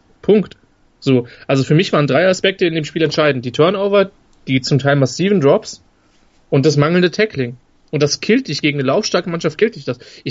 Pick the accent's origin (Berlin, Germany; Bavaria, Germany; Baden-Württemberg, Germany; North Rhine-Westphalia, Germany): North Rhine-Westphalia, Germany; Cologne; was mich als Kölner ärgern würde